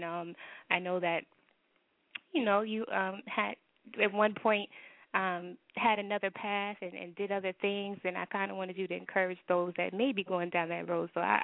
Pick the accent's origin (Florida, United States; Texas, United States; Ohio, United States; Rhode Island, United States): Texas, United States; They are giving life for drugs, especially if you're in Texas. I'm from Texas.